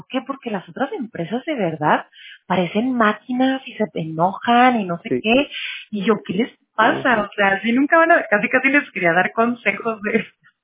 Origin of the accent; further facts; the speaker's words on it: Mexicali, Baja California, Mexico; now in United States; Digo, no me fui tan lejos de casa porque yo soy de Baja California. O sea, nací